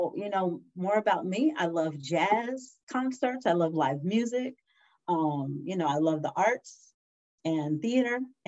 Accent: San Diego, California, United States; Sabrina is a native San Diegan, which I'm really proud of. I was born and raised in San Diego

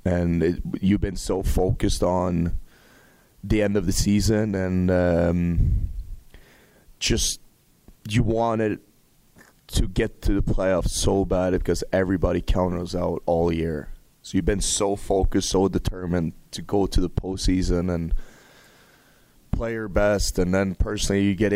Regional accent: Calgary, Alberta, Canada; I grew up in Calgary. I've been here my whole life.

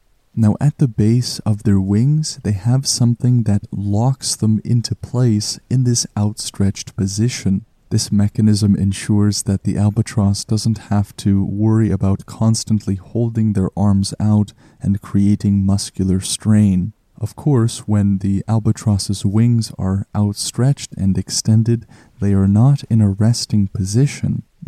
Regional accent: Canada; As a Canadian, I take some pride in that the wandering albatross likes PEI.

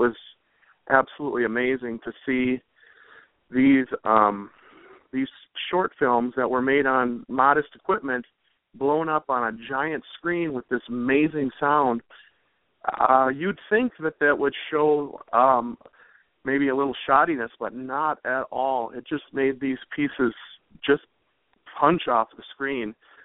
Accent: Marion, Wisconsin, United States; the same area that I grew up in Marion, Wisconsin, a tiny little speck of a town that's filled with heart and great folk.

